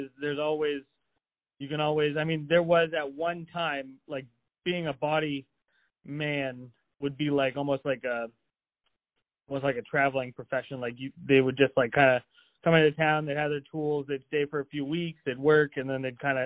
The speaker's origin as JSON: {"language": "English", "region": "New England", "country": "United States", "said": "I've never left my home state. I've been outside New England like 3 times maybe."}